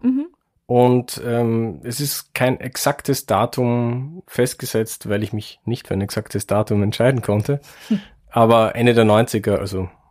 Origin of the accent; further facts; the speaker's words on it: Wiener Neustadt, Lower Austria, Austria; Also ich komme aus Wiener Neustadt in Niederösterreich und bin damals noch von Wiener Neustadt nach Wien gependelt. Fährt man eine halbe Stunde mit Zug, ging also. Und ich habe auch noch in Wiener Neustadt gewohnt